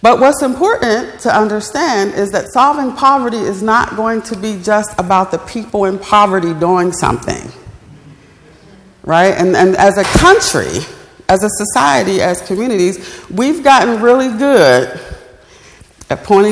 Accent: Bluefield, West Virginia, United States; So I was born in Bluefield, raised in Bluefield, lived at a time when a lot of families coexisted intergenerationally.

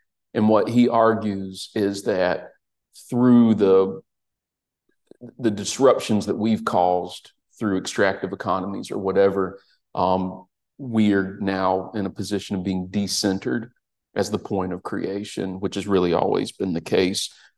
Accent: South Carolina, United States; I grew up near the Chattooga River in upstate South Carolina in 1998.

